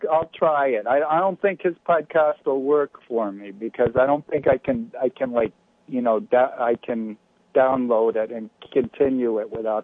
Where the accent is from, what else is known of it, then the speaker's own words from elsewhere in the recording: New Jersey, United States; also born or lived in Minnesota; I was from Western New Jersey, so I never really had the full flung like New York type accent.